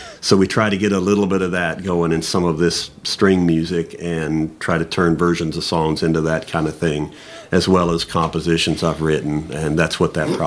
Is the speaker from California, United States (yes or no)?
no; Virginia, United States; moved away as an adult; now in Canada; I'm originally from the state of Virginia, Northern Virginia, born and raised, and moved up to Ontario, Canada, up just north of Toronto, back in 2002, and I've lived there ever since